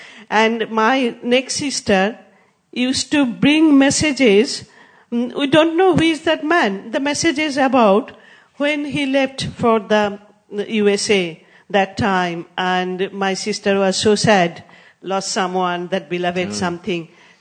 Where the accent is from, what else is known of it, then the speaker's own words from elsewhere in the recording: Kolkata, West Bengal, India; I'm from Srila Prabhupada's city. Not only that, before Srila Prabhupada took sannyas, he used to visit his daughter in our neighborhood.